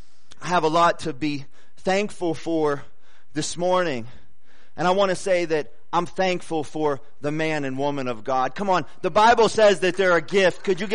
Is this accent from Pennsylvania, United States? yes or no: yes; Ambridge, Pennsylvania, United States; And I graduated from Ambridge High School, so that's my hometown.